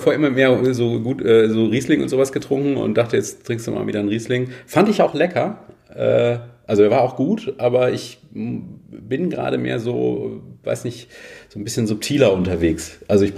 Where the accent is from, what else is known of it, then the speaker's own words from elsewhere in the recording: Freiburg, Baden-Württemberg, Germany; Aber ich bin hier aufgewachsen in Freiburg.